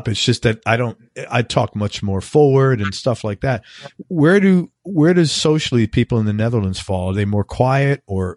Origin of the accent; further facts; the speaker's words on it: New York City, New York, United States; my wife is from the UK and I'm from New York City.